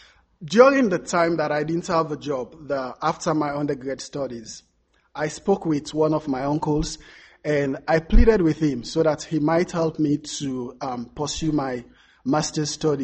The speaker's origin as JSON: {"language": "English", "country": "Sierra Leone", "said": "I'm from Sierra Leone, West Africa."}